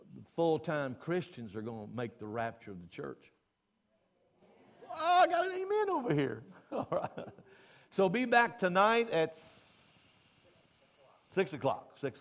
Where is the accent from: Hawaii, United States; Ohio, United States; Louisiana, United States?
Louisiana, United States; now in Texas, United States; I've been in Texas for like 50-something years because my wife kidnapped me from Louisiana. And I'm from Louisiana, but I still have property there.